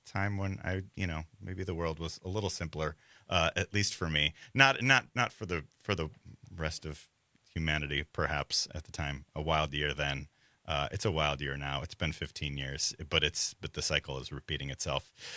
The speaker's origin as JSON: {"language": "English", "region": "Wisconsin", "country": "United States", "tie": "born or raised there", "said": "because I am a Waukesha County native. I grew up not far from here in Waukesha County. I grew up in Pewaukee schools and Brookfield churches and a lot of baseball fields all over Waukesha County."}